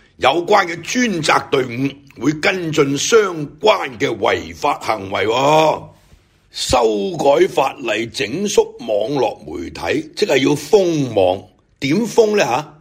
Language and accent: Cantonese; Hong Kong; 我们香港人就含忍。